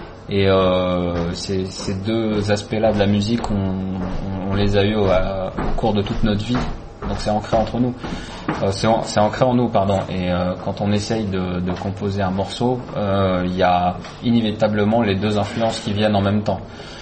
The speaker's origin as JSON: {"language": "French", "country": "Algeria", "tie": "born or raised there", "moved": "yes", "lives_now": "Paris, France", "said": "nous avons grandi en Algérie, on est venu s'installer en France."}